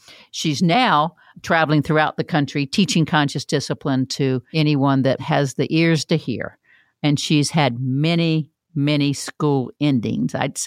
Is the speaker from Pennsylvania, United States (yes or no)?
no; Florida, United States; I mean, you can see I'm from Florida because most of you don't go outside at Thanksgiving in the rest of the country.